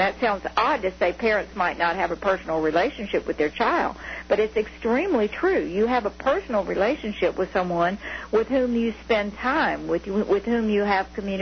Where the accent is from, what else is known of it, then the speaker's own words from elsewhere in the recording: Mississippi, United States; In my home state of Mississippi, I believe the figures I heard were that that there are as many babies born not to married people as to married people.